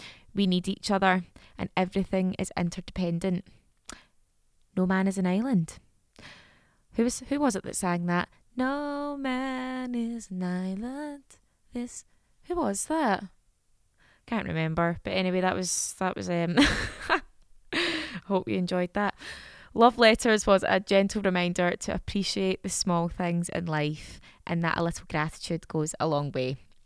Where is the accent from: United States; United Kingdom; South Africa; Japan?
United Kingdom; Scotland; I am Scottish, we love a grumble. I am undeniably in love with Edinburgh.